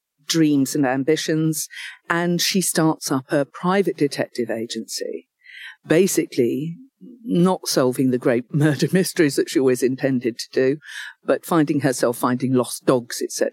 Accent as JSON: {"language": "English", "region": "London", "country": "United Kingdom", "tie": "born or raised there", "said": "my background is growing up in the East End of London during the 50s and 60s. It was a very bleak time and we lived in very poor accommodation, you know, literally two rooms with a tin bath out in the garden, no hot water, all of that."}